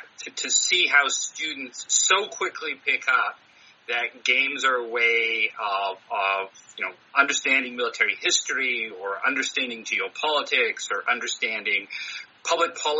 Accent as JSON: {"language": "English", "country": "Canada", "said": "as a Canadian observer of U.S. politics, it appears you do that from time to time."}